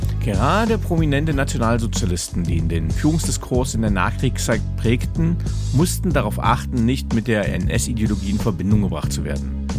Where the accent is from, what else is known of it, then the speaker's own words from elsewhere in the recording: Magdeburg, Saxony-Anhalt, Germany; Dann warst du lange in Magdeburg, wo ich herkomme, was ich spannend fand.